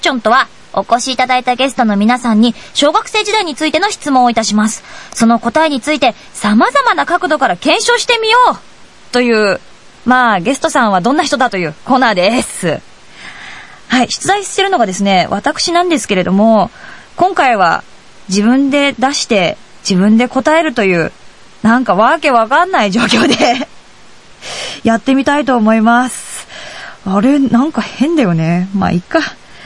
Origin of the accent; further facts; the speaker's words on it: Yokohama, Kanagawa, Japan; まあ、一応横浜の浜っ子なんですけどね。